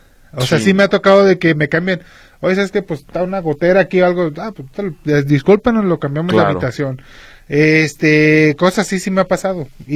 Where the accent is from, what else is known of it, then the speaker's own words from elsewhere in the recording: Mexico; Pero no, como mexicanos no podíamos cruzar.